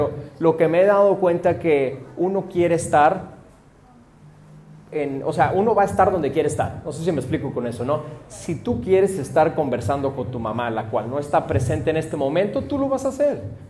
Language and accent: Spanish; United States; now in Culiacán, Mexico; soy de Estados Unidos, tengo aproximadamente 4 años viviendo aquí en Culiacán.